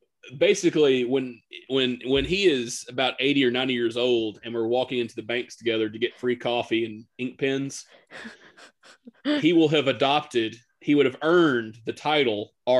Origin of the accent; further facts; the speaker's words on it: Tennessee, United States; We are from Slashville, Tennessee.